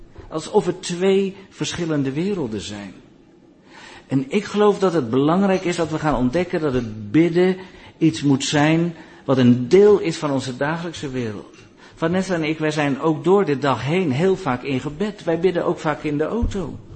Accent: Netherlands; Als Nederlanders willen we het altijd eens zijn met elkaar

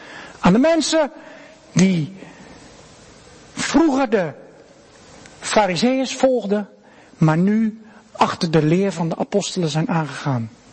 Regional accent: Rotterdam, South Holland, Netherlands; Als Rotterdammers zeggen we dan geen woorden, maar daden.

